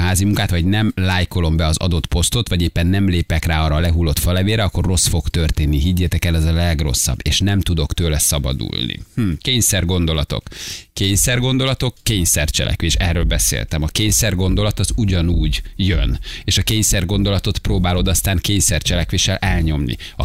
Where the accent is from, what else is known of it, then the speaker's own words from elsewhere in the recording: Szeged, Csongrád-Csanád, Hungary; szegedi vagyok.